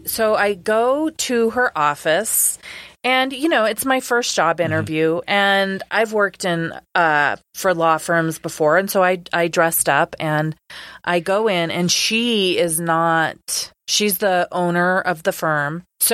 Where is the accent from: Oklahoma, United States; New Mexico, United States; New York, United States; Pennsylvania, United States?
New Mexico, United States; Albuquerque; I'm from Albuquerque and I graduated from law school in 2001. I moved back to New Mexico in 2001